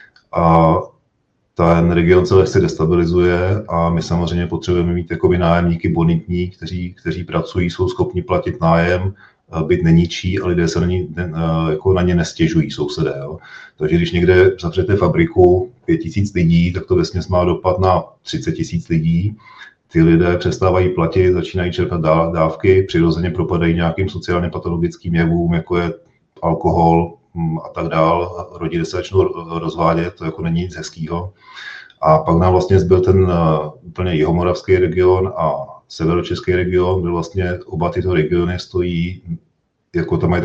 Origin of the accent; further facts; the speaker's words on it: Germany; A že k tomu jsem vyrůstal v Německu